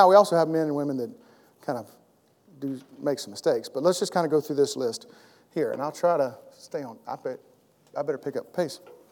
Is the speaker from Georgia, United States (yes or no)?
yes; Georgia, United States; I grew up in Georgia. Anybody else grew up in Georgia?